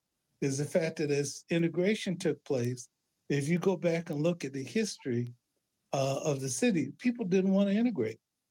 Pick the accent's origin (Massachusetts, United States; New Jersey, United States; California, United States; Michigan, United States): Michigan, United States; Detroit; And so, growing up in Detroit, and so there were other environments, if you trace the history of the city of Detroit, we were considered blockbusters because mm-hmm. we were a Black family that moved into what was considered a white neighborhood